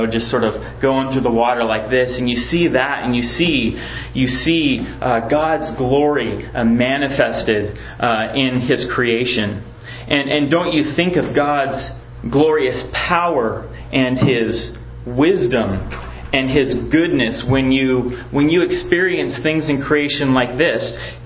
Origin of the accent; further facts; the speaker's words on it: Washington, United States; near where I grew up in Mount Rainier